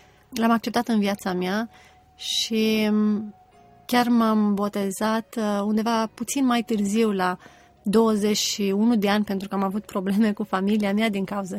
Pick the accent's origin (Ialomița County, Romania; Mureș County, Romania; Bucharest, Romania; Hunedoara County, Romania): Hunedoara County, Romania; Deva; also born or lived in Alba; Suntem de origine din județul Alba, dar ne-am mutat împreună cu familia în Deva și de 20 și ceva de ani suntem din Deva. Deci aș spune că sunt din Deva acum.